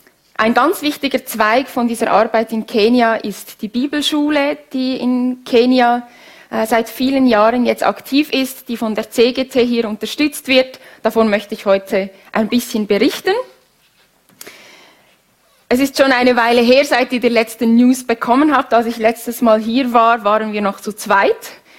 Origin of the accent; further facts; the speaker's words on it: Switzerland; Ich bin am Zürichsee aufgewachsen